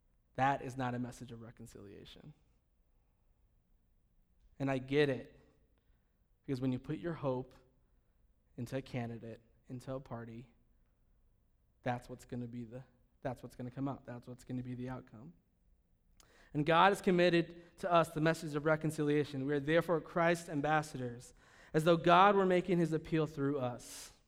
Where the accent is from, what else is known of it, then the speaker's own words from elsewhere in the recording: United States; So tomorrow is an honor and a privilege to me as an American.